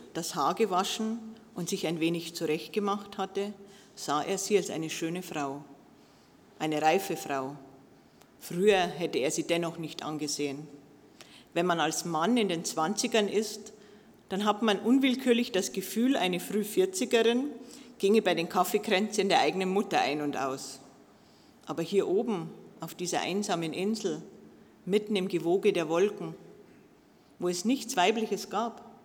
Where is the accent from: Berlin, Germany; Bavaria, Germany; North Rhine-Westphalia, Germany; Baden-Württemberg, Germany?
Bavaria, Germany; Garmisch-Partenkirchen; ich bin in Garmisch-Partenkirchen geboren und aufgewachsen.